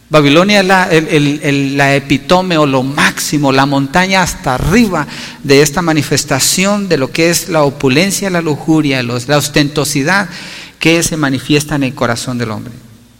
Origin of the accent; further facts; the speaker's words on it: Colombia; Creo que en mi país, en Colombia, hay algo de esto. Allá, cuando yo crecí, había personas trabajando en la casa